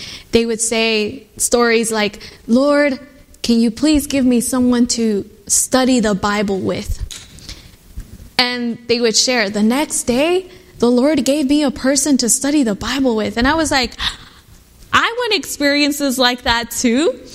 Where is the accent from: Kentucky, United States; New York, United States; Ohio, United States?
Kentucky, United States; Louisville; moved away as an adult; I go to this new college in Arkansas. I moved from Louisville, Kentucky.